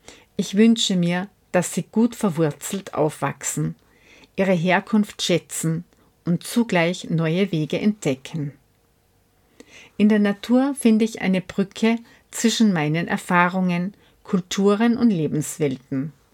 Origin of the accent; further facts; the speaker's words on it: South Korea; now in Altenstadt, Germany; Hier in Altenstadt erlebe ich zum ersten Mal wieder die vier Jahreszeiten. Die Erinnerung an meine Kindheit in Südkorea ist inzwischen verblasst